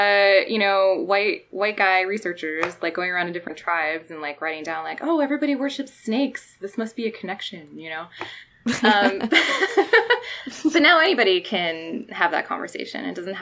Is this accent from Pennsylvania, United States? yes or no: yes; Philadelphia, Pennsylvania, United States; I grew up in Philadelphia, and there's a lot of Native American history there